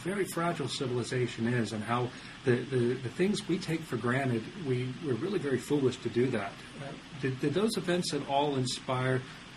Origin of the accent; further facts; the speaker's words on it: Louisiana, United States; now in Dallas, United States; I live in Dallas, so I didn't have to live through that. But I'm from South Louisiana. My family lived down there, although not in New Orleans.